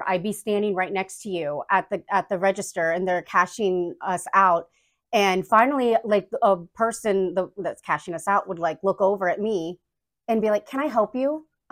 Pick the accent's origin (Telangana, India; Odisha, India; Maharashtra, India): Maharashtra, India; Mumbai; where are you from? Tell them where you're from. And I'd be like, Bombay, India.